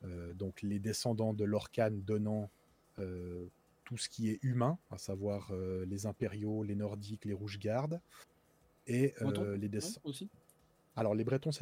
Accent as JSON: {"language": "French", "country": "Switzerland", "said": "Je suis suisse."}